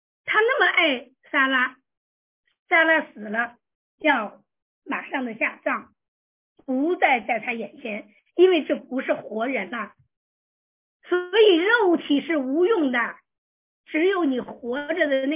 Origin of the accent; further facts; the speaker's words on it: China; 我们都是中国人哈